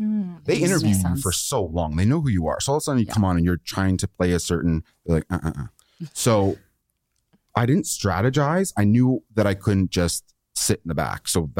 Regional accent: Canada; I'm a Canadian kid.

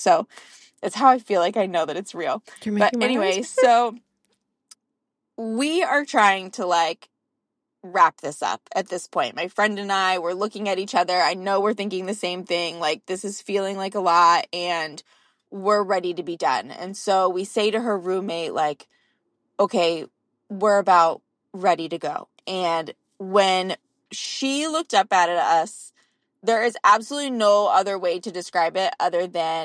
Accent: North Carolina, United States; I am from North Carolina

